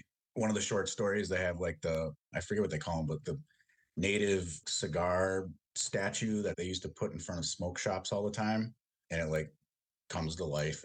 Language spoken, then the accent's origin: English; Red Cliff, Wisconsin, United States; I'm Anishinaabe from Red Cliff, Wisconsin.